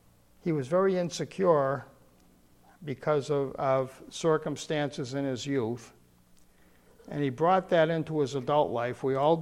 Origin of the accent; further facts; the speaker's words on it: Missouri, United States; I'm from Missouri. Show me. The show me state.